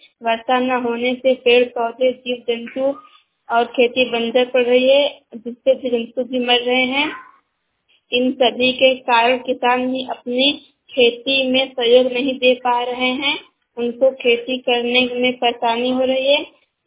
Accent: Varanasi, Uttar Pradesh, India; मैं वाराणसी की रहने वाली हूँ।

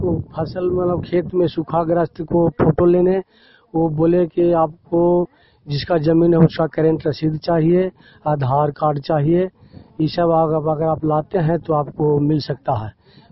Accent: Mandach, Bihar, India; ग्राम मंडाच, post मंडाच, थाना तेहड़ा, इकंगरसराय प्रखंड के रहने वाले हूँ।

